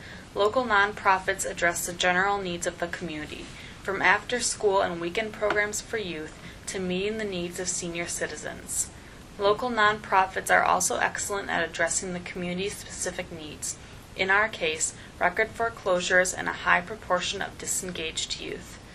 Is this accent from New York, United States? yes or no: yes; Jamaica, New York, United States; I was born and raised here in Jamaica and have extensive experience